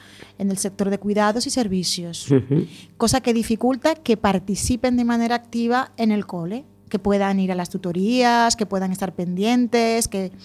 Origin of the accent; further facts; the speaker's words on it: Dominican Republic; te voy a contar yo, que soy de República Dominicana.